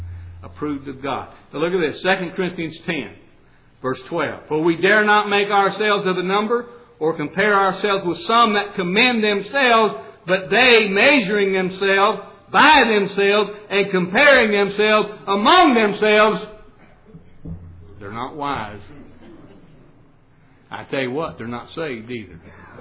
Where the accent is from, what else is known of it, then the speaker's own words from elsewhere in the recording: Utah, United States; I grew up out in the Rocky Mountains. I grew up out in the state of Utah. Grew up a Mormon.